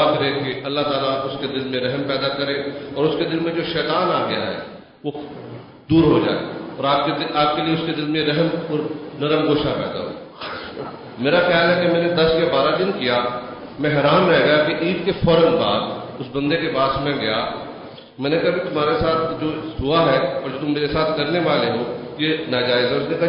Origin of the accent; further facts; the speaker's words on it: Lahore, Punjab, Pakistan; ، میرا تعلق لاہور سے ہے.